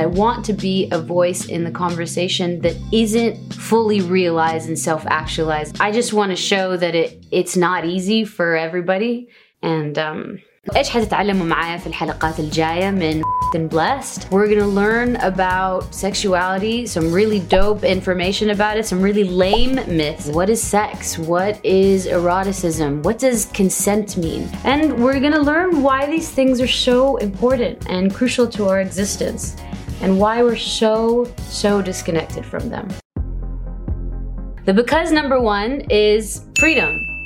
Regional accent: Saudi Arabia; moved away as an adult; I'm an artist from Saudi Arabia. I was born and raised there. I moved here 6 years ago.

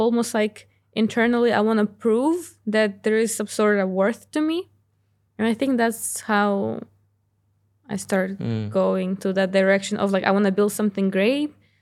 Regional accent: Novovolynsk, Volyn Oblast, Ukraine; because I grew up in Ukraine, first of all, in a very small city. It's 50,000 people.

